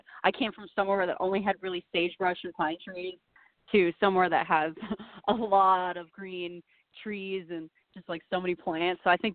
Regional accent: Reno, Nevada, United States; I'm 23. I came from Reno, Nevada, which I guess country music's pretty popular out there.

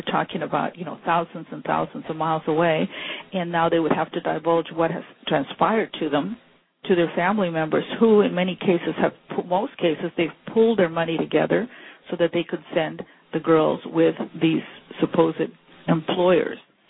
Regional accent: Ecuador; English is a second language; And you know, of course, since I'm from Ecuador and I was talking to them

